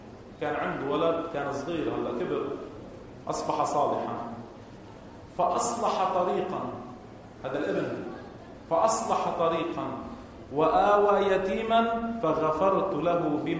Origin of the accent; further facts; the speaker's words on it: Lebanon; هلا عندنا بلبنان منا عادة جارية في اصطلاح الأثلاث